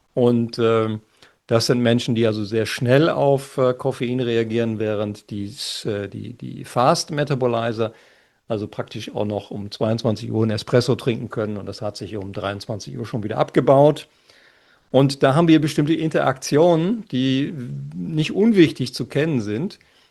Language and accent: German; Lower Saxony, Germany; moved away; ich komme ja aus Ostfriesland, da trinkt man gewöhnlicherweise dreimal drei Tassen Tee am Tag. Ja, seitdem ich nicht mehr in Ostfriesland lebe, ist das ein bisschen abhanden gekommen.